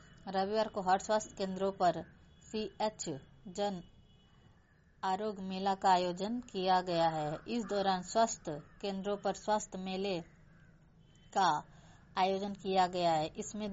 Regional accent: Marda, Uttar Pradesh, India; ग्राम post मर्दा जिला गाजीपुर की रहने वाली हूँ।

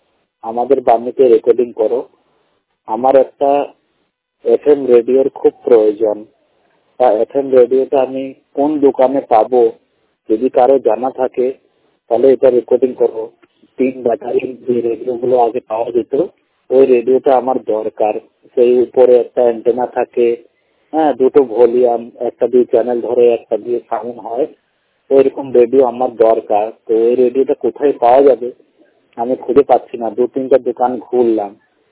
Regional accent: Allahabad, Uttar Pradesh, India; আমার বাড়ি হলো এলাহাবাদ।

